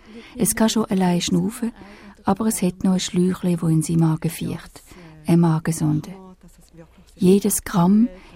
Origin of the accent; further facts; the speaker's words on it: Switzerland; Das ist bei uns in der Schweiz jedes 10. Kind.